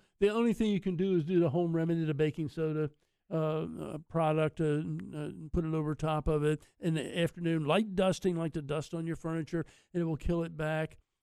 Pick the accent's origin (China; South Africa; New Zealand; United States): United States; Maryland; Celeste and I did a lot of TV work together over the many years and been good friends, and we're both from Maryland.